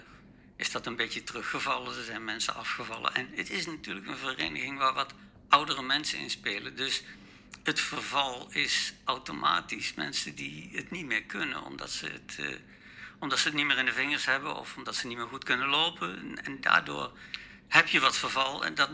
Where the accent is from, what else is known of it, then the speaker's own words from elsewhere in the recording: Lobith, Gelderland, Netherlands; accent: soft G; Ik kom uit Lobbit.